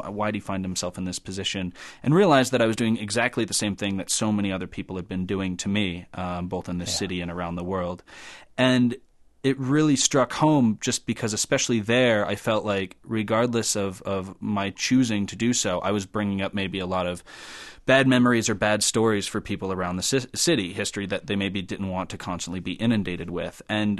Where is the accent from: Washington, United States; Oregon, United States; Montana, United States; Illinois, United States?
Montana, United States; Helena; Even in my hometown of Helena, I had one guy in a pub ask me if I still wore my dog tags from Iraq.